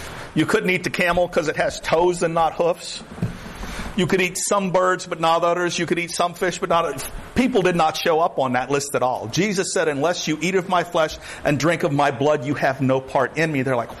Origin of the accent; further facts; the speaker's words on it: the South, United States; I grew up in the South. Y'all understand that.